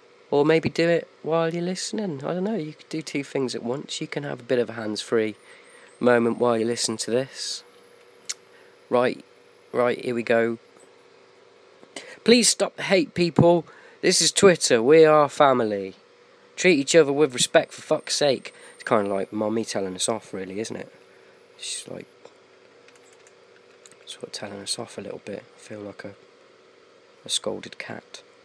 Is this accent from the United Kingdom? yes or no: yes; England, United Kingdom; because I'm an Englishman.